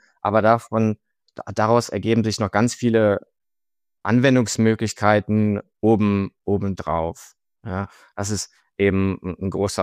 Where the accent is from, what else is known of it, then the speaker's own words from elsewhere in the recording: Cologne, North Rhine-Westphalia, Germany; now in London, United Kingdom; ursprünglich komme ich aus dem Raum Köln, habe an der Uni Köln studiert. Und aktuell bin ich bei uns an der Zentrale von WisdomTree in London angesiedelt.